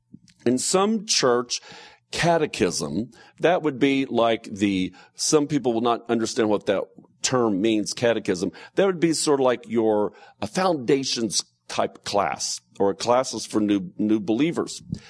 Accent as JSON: {"language": "English", "town": "Franklin", "region": "Tennessee", "country": "United States", "tie": "born or raised there", "said": "so it's just a blessing as well to be here filming and recording this in Franklin, Tennessee, in my hometown."}